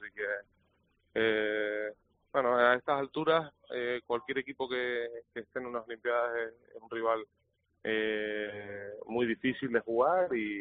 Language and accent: Spanish; Tenerife, Canary Islands, Spain; y eso para mí, que soy de Tenerife, pues un orgullo tremendo.